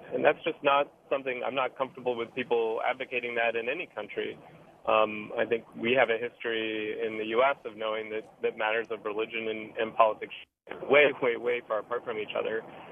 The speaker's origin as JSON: {"language": "English", "country": "United States", "said": "as an American, I become really uncomfortable"}